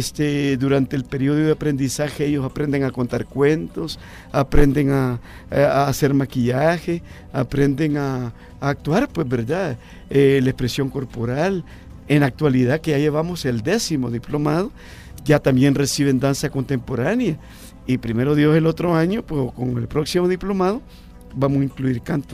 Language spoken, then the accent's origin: Spanish; El Salvador; yo soy salvadoreño, me vine rápidamente